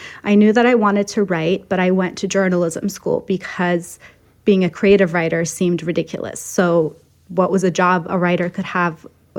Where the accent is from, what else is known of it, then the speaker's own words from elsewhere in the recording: Iran; Even when I was growing up in Iran